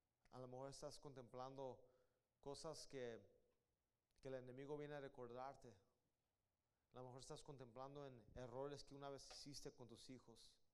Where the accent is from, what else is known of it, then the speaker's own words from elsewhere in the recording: Guadalajara, Jalisco, Mexico; A mí me gusta decir apá. Somos de Guadalajara.